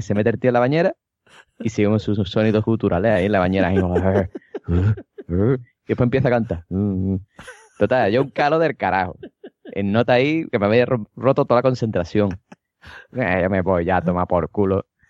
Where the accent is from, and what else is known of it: Cádiz, Andalusia, Spain